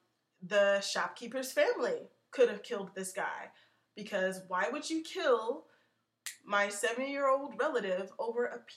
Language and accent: English; Midwest, United States; I'm from the Midwest, technically.